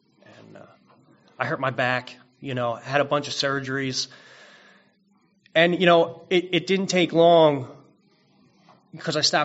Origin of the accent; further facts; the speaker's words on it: Philadelphia, Pennsylvania, United States; Born and raised in Philadelphia, and I had an older brother.